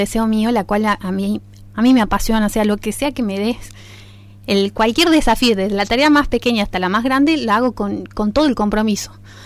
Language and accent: Spanish; Rosario, Santa Fe, Argentina; me lo vas a contar a mí si soy de Rosario.